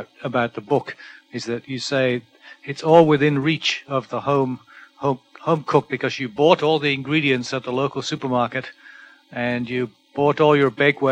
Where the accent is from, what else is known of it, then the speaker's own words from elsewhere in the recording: New Haven, Connecticut, United States; New Haven, Connecticut.